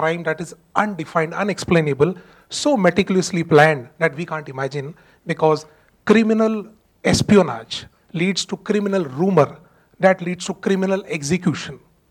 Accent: Rajasthan, India; English is a second language; I come from Rajasthan.

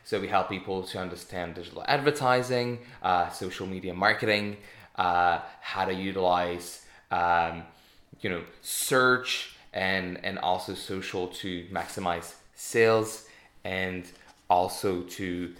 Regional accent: Hungary; English is a second language; moved away as an adult; now in United Kingdom; So I am from Eastern Europe. I'm Hungarian. Don't be fooled by the accent or with the accent. I came over to the UK 4 years ago knowing nothing about digital marketing.

